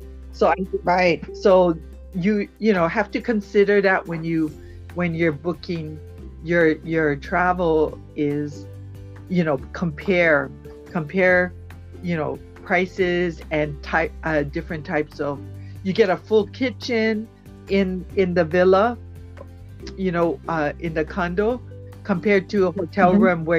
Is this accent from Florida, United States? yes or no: no; Honolulu, Hawaii, United States; born there; I was born in Oahu, in Honolulu